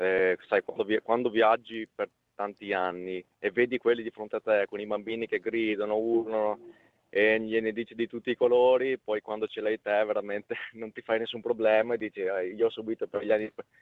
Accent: Veneto, Italy; Sì, nel Veneto.

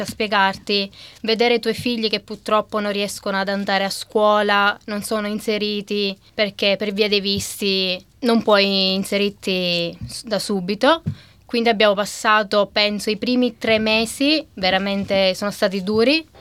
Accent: Catania, Sicily, Italy; moved away as an adult; now in Australia; ho 31 anni e vengo da Catania.

